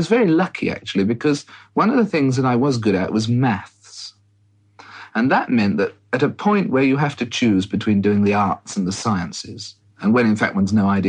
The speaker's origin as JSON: {"language": "English", "town": "Tenterden", "region": "South East England", "country": "United Kingdom", "tie": "born there", "said": "I was born in Tenterden in Kent. It's a delicious little town"}